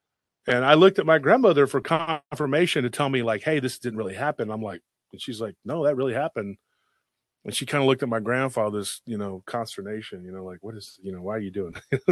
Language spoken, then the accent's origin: English; Taylor, Texas, United States; And the kids in my hometown of Taylor had a tradition, because I was living in Central Texas again at this time.